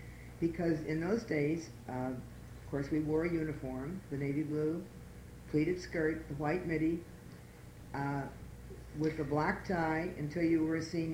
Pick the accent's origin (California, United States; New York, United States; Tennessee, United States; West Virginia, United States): California, United States; Mill Valley; when I grew up in Mill Valley, all right, then I was married in 1941.